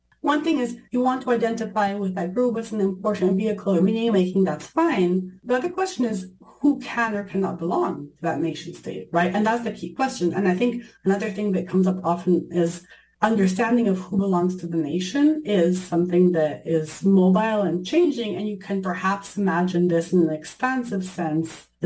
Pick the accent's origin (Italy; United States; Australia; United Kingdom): Italy; I grew up in Italy